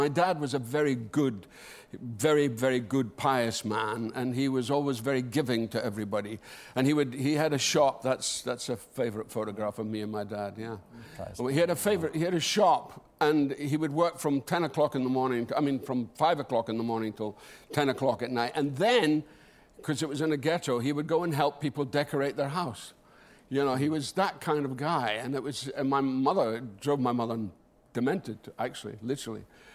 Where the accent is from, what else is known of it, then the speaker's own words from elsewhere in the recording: Dundee, Scotland, United Kingdom; This is in Dundee, my hometown.